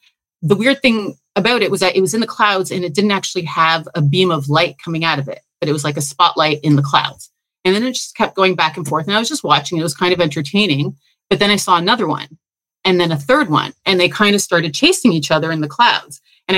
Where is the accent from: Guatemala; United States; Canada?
Canada; Toronto, Ontario; moved away as an adult; now in Belize; I came from Toronto.